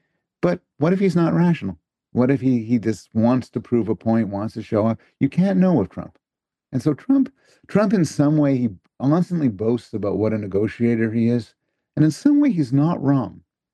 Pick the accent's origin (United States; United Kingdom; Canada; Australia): Canada; As a Canadian, by the way, I'm very sensitive.